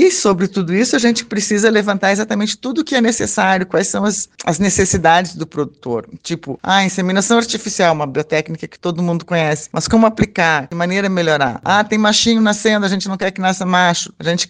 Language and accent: Portuguese; Santa Catarina, Brazil; also born or lived in Rio Grande do Sul; now in Brasília, Brazil; Eu sou gaúcha, mas criada aqui em Santa Catarina, mas há 40 anos vivendo em Brasília.